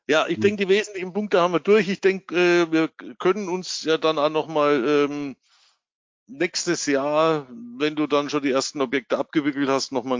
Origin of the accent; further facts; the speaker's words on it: Bavaria, Germany; accent: Franconian; war mein Dialekt jetzt zu fränkisch oder keine Ahnung